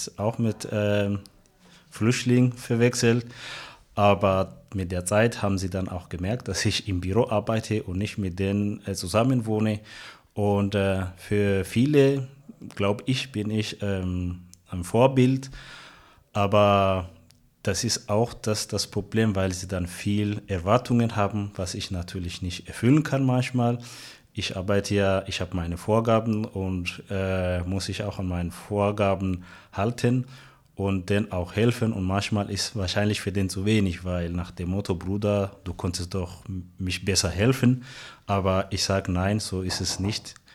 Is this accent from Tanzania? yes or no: yes; Tanzania; now in Freiburg, Germany; Ich komme aus Tansania, seit 12 Jahren hier und ich habe hier in Freiburg Sozialarbeit studiert.